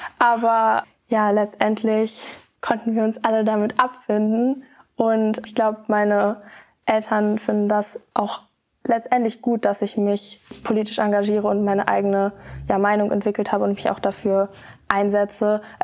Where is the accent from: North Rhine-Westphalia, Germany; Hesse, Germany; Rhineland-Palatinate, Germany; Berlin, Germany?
North Rhine-Westphalia, Germany; Paderborn; 18 Jahre alt und ich komme aus Paderborn.